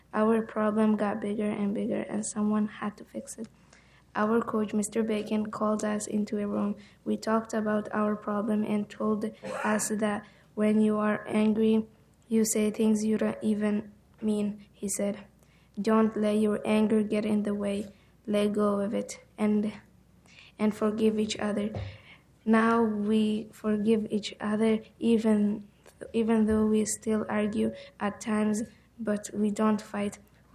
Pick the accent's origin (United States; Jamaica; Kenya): Kenya; born there; I'm from Hosford Middle School. I was born in Kenya.